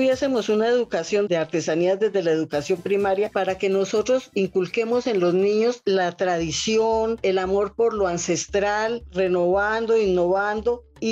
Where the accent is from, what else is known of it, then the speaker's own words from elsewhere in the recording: Colombia; el valor que le demos nosotros mismos como colombianos a nuestra artesanía. Nosotros, la mayoría, somos gente adulta